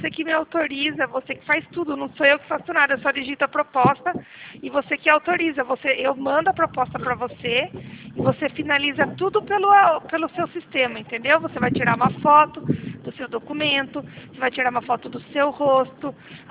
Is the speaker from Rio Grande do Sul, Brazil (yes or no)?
no; Piracicaba, São Paulo, Brazil; eu sou de Piracicaba, sou do estado de São Paulo mesmo.